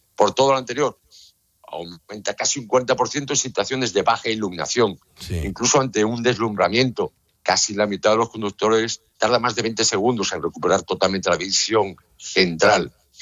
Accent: Vigo, Galicia, Spain; la fábrica viguesa de mi ciudad natal acaba de fabricar la unidad 2 millones

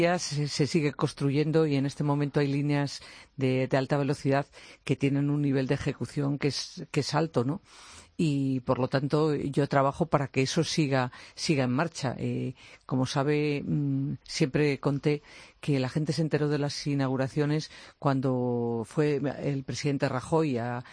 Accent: Spain

